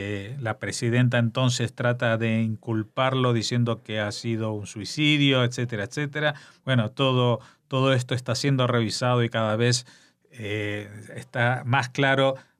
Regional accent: Spain; nosotros, como españoles, sigamos financiando esto.

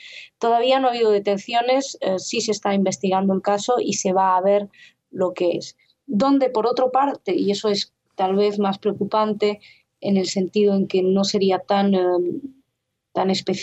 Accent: Madrid, Community of Madrid, Spain; moved away as an adult; cuando llegué aquí, yo vengo de Madrid, cuando llegué aquí hace 6 años, 5 años

